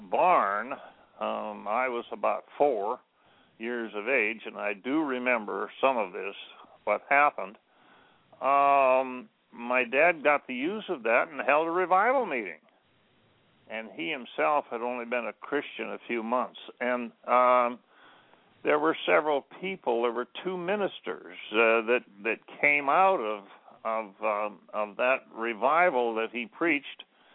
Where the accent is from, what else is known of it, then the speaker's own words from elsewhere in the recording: South Dakota, United States; born there; Close to the ranch where I was born in South Dakota, there were neighbors that had a barn, a big barn